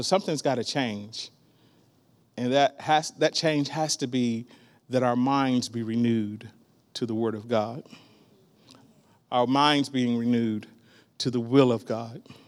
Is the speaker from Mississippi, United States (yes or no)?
no; Virginia, United States; now in Oklahoma, United States; When I came to Oklahoma from Virginia, I was in a pretty much predominantly black environment.